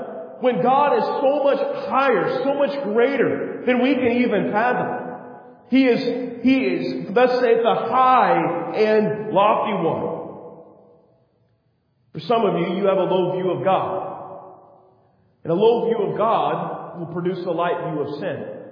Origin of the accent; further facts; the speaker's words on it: California, United States; Now, I grew up here in California. That's a hill. That's not a mountain.